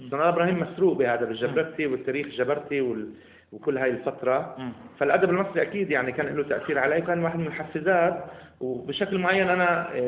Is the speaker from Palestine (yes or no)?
yes; Palestine; أنا دائما بقول يعني أنا فلسطيني أكتب رواية